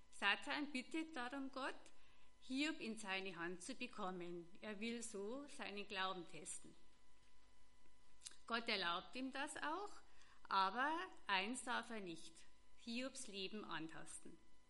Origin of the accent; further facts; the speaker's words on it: Vollenbach, Germany; ich bin ja in Vollenbach aufgewachsen, da sind wir gerne in den angrenzenden Wald gegangen